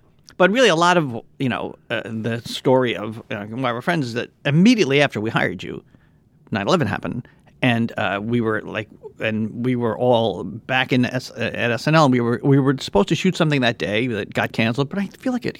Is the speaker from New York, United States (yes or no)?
yes; The Bronx, New York, United States; I grew up in the Bronx. I went to school in the Bronx, went to high school, went to college in the Bronx.